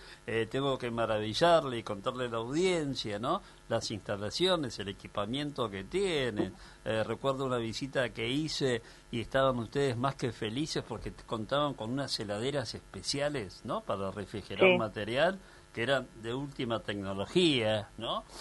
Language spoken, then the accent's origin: Spanish; Argentina; los argentinos estamos orgullosos de cosas tales como nuestro asado, nuestro vino Malbec, nuestras pizzas, nuestros jugadores de fútbol